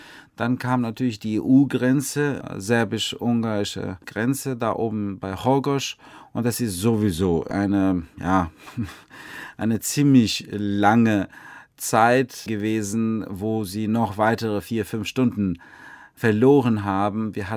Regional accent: Albania; moved away; Ich bin in Albanien geboren und habe dort bis 98 gelebt

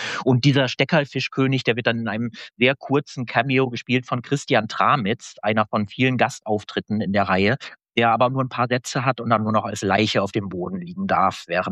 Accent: Northern Germany, Germany; born there; ich bin eigentlich gebürtiges Nordlicht

